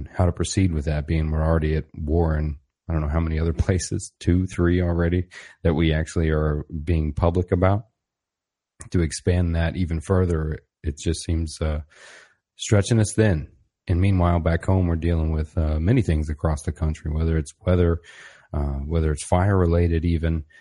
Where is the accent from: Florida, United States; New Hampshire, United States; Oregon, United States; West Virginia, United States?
Florida, United States; Orlando; we relocated everything that had to do with the Cognitive Rampage back to my hometown in Orlando. And it feels good to be back home, to be honest.